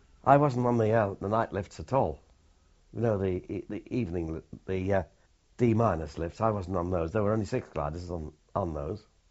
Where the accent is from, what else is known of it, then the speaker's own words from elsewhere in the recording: Liverpool, North West England, United Kingdom; Liverpool. My hometown.